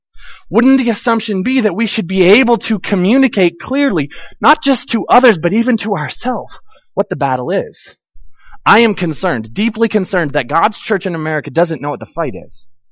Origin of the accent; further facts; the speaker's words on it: United States; I think again, because we're American, we have a tendency to think in concepts